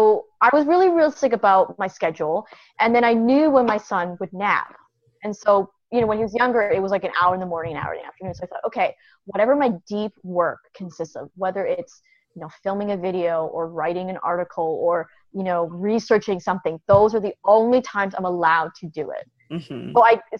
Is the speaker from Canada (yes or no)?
yes; Canada; moved away as an adult; now in United States; I'm originally from Canada.